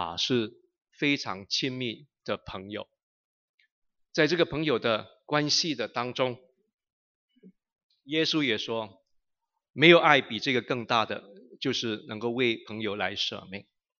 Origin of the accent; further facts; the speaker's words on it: Philippines; 像我们菲律宾话所说的